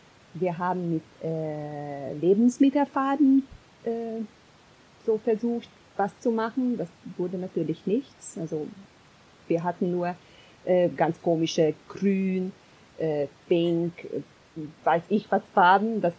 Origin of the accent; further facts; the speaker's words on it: Hungary; moved away as an adult; now in Germany; Ja, ich bin in Ungarn geboren, aufgewachsen und seit beinahe 5 Jahren wohne ich hier in Deutschland.